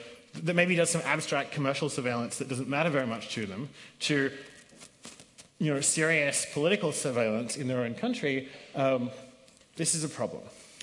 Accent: Australia; I'm actually Australian, not American, so Australia for me is an alarming case where my home country that's usually pretty democratic

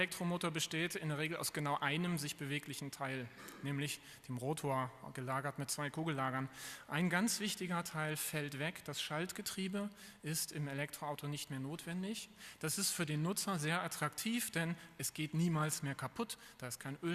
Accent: Husum, Schleswig-Holstein, Germany; ich komme vom Land, aus Husum, das ist kurz vor der dänischen Grenze.

